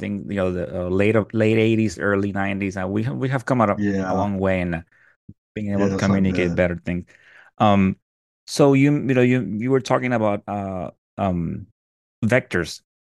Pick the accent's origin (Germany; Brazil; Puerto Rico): Puerto Rico; I am from Puerto Rico, so I remember